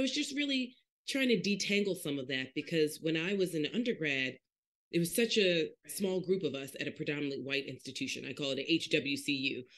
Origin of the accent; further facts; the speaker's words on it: Yulee, Florida, United States; And I was like, Florida? You know, it's like, no, where are your people from? And it's like, Yulee?